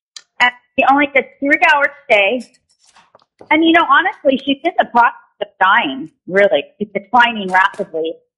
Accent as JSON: {"language": "English", "town": "Homer", "region": "Alaska", "country": "United States", "said": "I'm from Homer, and I'm a caregiver."}